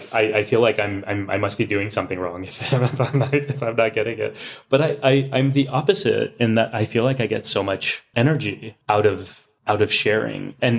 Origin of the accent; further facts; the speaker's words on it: Texas, United States; growing up in Texas as kids wearing turbans, my parents would say, "You're probably the only six that anyone will ever meet.